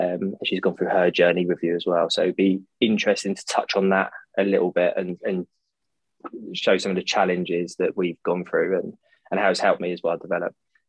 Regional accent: London, United Kingdom; also born or lived in Birmingham / Surrey; so I grew up in not the nicest part of London, sort of South London, and moved to Surrey. Well, I was born in Birmingham, actually, but grew up in sort of South London, Surrey sort of area

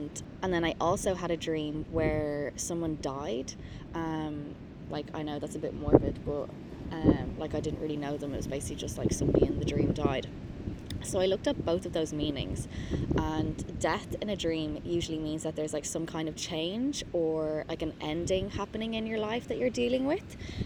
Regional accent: Dublin, Leinster, Ireland; I'm from South Dublin.

